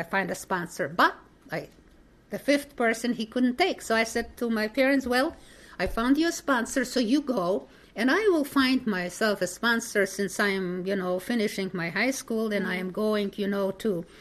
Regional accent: Poland; English is a second language; give our names and the whole family, the birth of they, where we are from Poland.

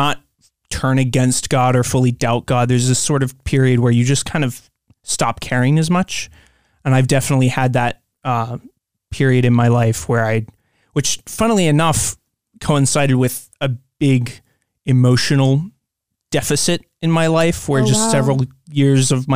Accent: Kearneysville, West Virginia, United States; I'm from West Virginia in the Eastern Panhandle, which some West Virginians don't consider West Virginia, but to heck with them. I'm from I would say a small town, but it's not even a small town. It's just a zip code called Kearneysville.

